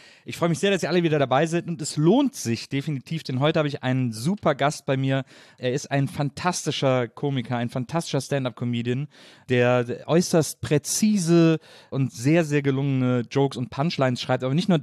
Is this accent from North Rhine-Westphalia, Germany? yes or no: yes; North Rhine-Westphalia, Germany; Also ich komme auch aus dem Rheinland, aber eher so Richtung Köln-Bonn.